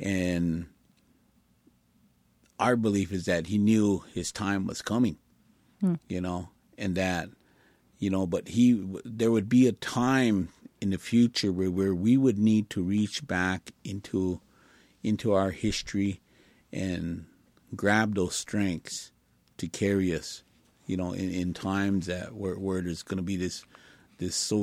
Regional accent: United States; I grew up on a Standing Rock reservation.

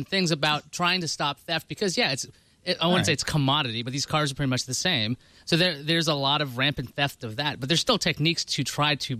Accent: New York, United States; It just seems a little bizarre to me because I'm from New York and you just don't do that.

